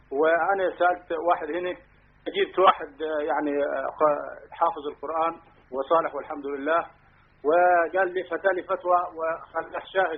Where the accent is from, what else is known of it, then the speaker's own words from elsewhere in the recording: Egypt; أنا مصري.